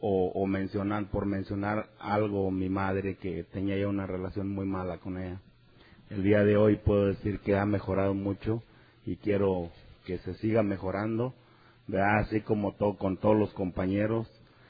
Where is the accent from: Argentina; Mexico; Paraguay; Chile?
Mexico; San Francisco Uricho, Michoacán; born there; Yo nací en San Francisco Uricho, municipio de Rongarícuaro, del lago de Pátzcuaro, Michoacán.